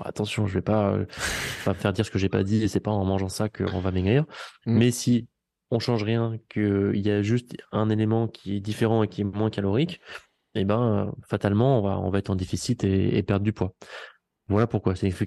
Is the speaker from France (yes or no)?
yes; Vichy, Auvergne-Rhône-Alpes, France; je suis d'Ichy, je suis Auvergnat